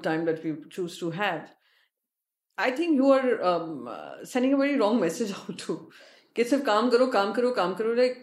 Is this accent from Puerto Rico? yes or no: no; Mumbai, Maharashtra, India; But otherwise, I come from Mumbai